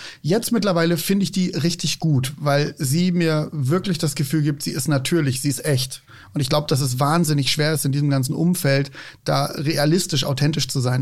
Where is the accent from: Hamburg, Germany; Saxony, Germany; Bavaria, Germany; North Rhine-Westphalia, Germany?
Hamburg, Germany; Ich bin Hamburger, der jetzt seit 12 Jahren in Bayern lebt.